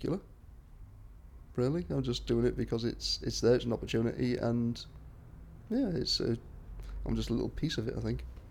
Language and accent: English; Stockton-on-Tees, North East England, United Kingdom; now in York, United Kingdom; I'm 45, 46 in November, and I'm originally from Stockton Tees, but now I live in York.